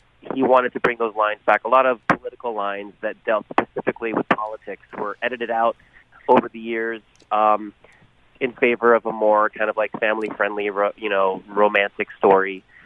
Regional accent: Philippines; now in United States; being a Filipino American, someone who left the Philippines because of the martial law and the Marcos regime

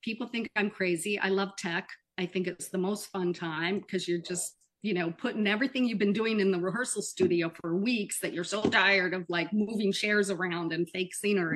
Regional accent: Florida, United States; I grew up in Florida, and I started doing theater probably my last year of high school

